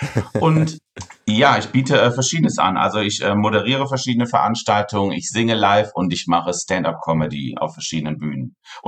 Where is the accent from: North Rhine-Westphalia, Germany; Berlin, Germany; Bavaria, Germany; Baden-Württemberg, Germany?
North Rhine-Westphalia, Germany; ich komme ja aus dem wunderschönen Köln und ich bin auch hier in der Nähe aufgewachsen. Ich bin leider keine gebürtige Kölnerin, aber auch schon aus einer Gegend, wo Karneval sehr, sehr groß geschrieben wird.